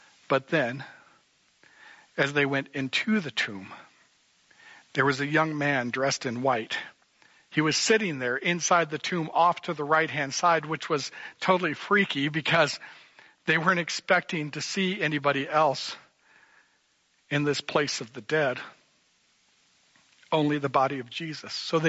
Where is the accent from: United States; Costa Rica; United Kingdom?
United States; Sabula, Iowa; Sebula is my hometown, and yes, it's the only island city in all of Iowa.